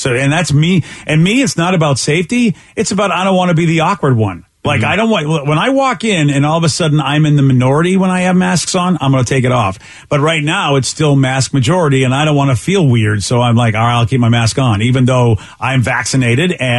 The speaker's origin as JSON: {"language": "English", "town": "Boston", "region": "Massachusetts", "country": "United States", "tie": "born or raised there", "said": "every big city I grew up in Boston, and I was just like, any big city I was"}